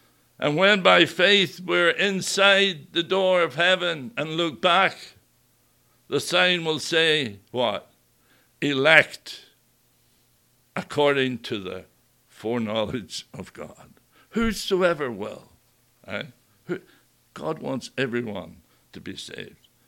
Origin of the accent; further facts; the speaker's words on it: Ireland; I remember as I was growing up in Ireland